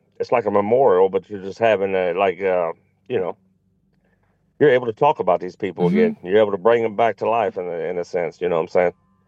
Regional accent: Michigan, United States; I was actually born. I was born and raised in Michigan.

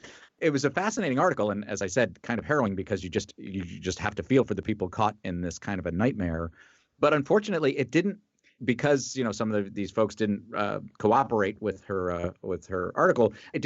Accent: New York City, New York, United States; I come from New York City, you know, and Philly is very similar

